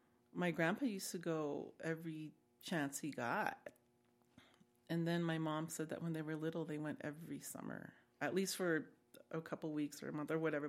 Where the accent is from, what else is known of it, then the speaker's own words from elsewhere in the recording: Ganado, Arizona, United States; born there; I've been to Arizona. I was born in Arizona in Ganado, at Sage Memorial Hospital